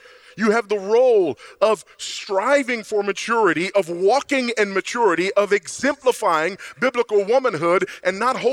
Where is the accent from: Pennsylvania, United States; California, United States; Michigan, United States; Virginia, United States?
California, United States; Los Angeles; I grew up in Los Angeles. I grew up in drug-infested, gang-infested South Central Los Angeles, California. Was raised by a single teenage Buddhist mother.